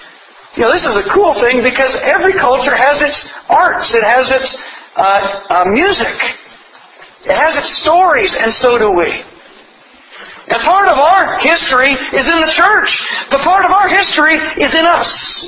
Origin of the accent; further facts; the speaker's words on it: Canada; also born or lived in Russia; Interestingly, I'm a Canadian.